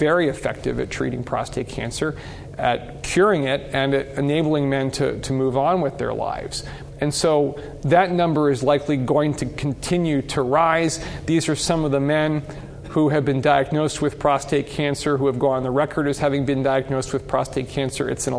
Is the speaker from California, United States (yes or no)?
yes; San Diego, California, United States; I grew up in San Diego, so that sort of still pops to my mind in the forefront.